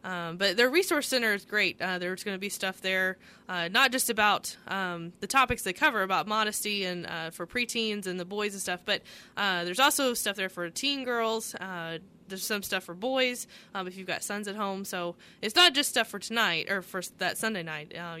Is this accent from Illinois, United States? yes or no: yes; West Salem, Illinois, United States; I'm from West Salem originally.